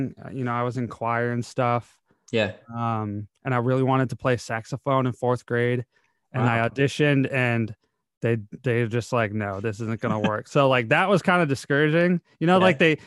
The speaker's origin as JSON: {"language": "English", "town": "Novi", "region": "Michigan", "country": "United States", "tie": "born or raised there", "said": "Yeah, I grew up in Novi and then graduated and went to school at Central."}